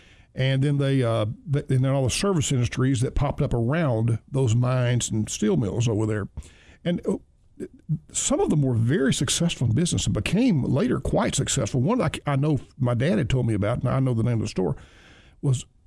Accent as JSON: {"language": "English", "town": "Birmingham", "country": "United States", "tie": "born or raised there", "said": "I grew up in Birmingham, as I said, and in Birmingham we had a large immigrant population."}